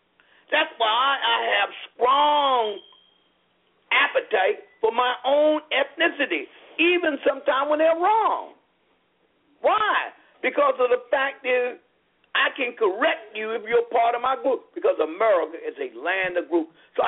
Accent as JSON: {"language": "English", "town": "Lynchburg", "region": "Virginia", "country": "United States", "tie": "born or raised there", "said": "headed by the imam, former imam of Lynchburg, Virginia, my hometown."}